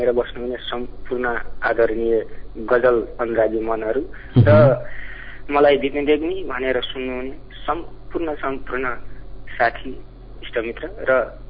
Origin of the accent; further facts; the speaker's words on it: Dang, Lumbini Province, Nepal; मेरो घर दाङ